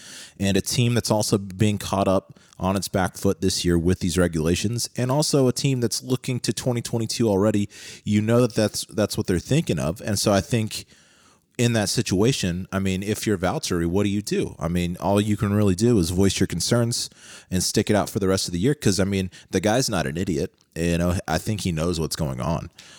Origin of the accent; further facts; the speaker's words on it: United States; Basically what we do as Americans is take everything that the British gave us and then drastically maim it until it's unrecognizable.